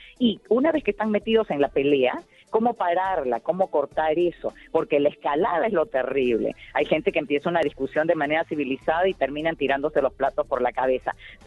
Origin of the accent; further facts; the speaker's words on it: Peru; also born or lived in Cuba; yo soy peruana de corazón porque yo nací en Cuba, de madre cubana y de padre peruano, pero me llevaron al Perú al año, entonces por eso hablo como peruana, pero me río como cubana y bailo como cubana también.